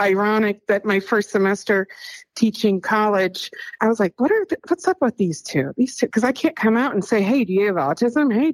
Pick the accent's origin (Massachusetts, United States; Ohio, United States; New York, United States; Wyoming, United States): Ohio, United States; Cincinnati; My mom's from the South Side of Chicago. My dad's from Boston, and I grew up in Cincinnati, so I'm all sorts of messed up.